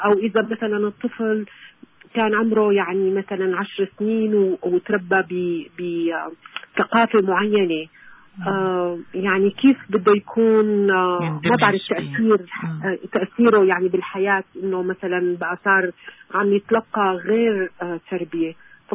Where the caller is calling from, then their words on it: United States; أنا عم بحكي من أمريكا، بس نفس المواصفات موجودة هون